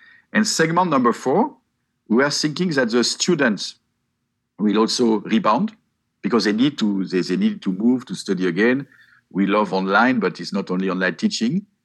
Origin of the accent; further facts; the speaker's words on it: India; So we flew from Tokyo and we go back home to India.